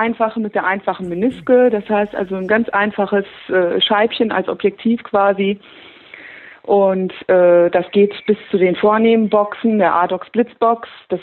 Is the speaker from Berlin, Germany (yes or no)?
no; Ober-Ramstadt, Hesse, Germany; Aus Oberramstadt.